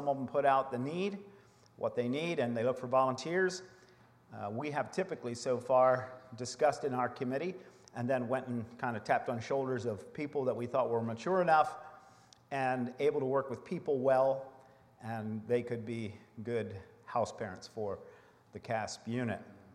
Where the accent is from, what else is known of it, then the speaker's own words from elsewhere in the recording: Lancaster, Pennsylvania, United States; Now, again, keep in mind we're from Lancaster, Lebanon County, Pennsylvania